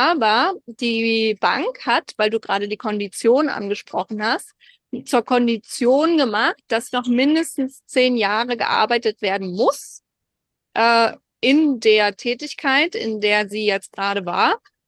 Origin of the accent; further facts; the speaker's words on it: Berlin, Germany; Also ich komme ja nun mal aus Berlin